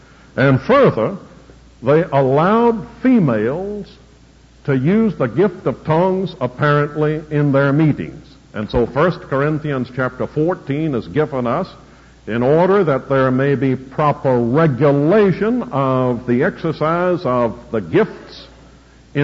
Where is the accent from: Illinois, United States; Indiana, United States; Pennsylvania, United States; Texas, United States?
Texas, United States; Dallas; And I said, "Well, I come from Dallas, Texas."